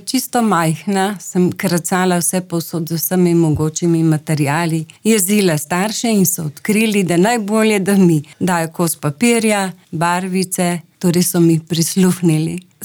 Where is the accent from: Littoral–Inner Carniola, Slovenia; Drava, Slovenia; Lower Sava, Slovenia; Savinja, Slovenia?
Littoral–Inner Carniola, Slovenia; Ilirska Bistrica; also born or lived in Postojna / Ljubljana; v bistvu sem se rodila v Postojni … potem pa s 5 letom se je družina preselila v Ilirsko-Bistrico, tako da se imam za domačinko Ilirske Bistrice, kljub temu, da sem potem po vzgojiteljski šoli živela v Ljubljani